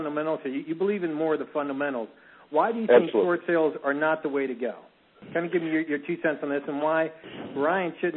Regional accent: Colorado, United States; I'm from Colorado

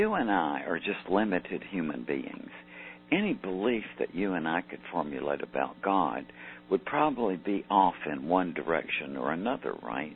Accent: Deep South, United States; And I say that because I am from the Deep South in the United States, and there is some sort of severe religion down there.

